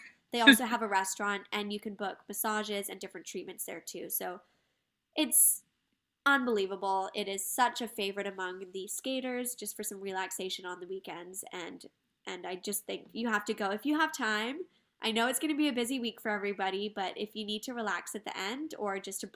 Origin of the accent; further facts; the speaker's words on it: London, United Kingdom; now in Montreal, Canada; So I came from London, and everyone knows the tube map there is so overwhelming.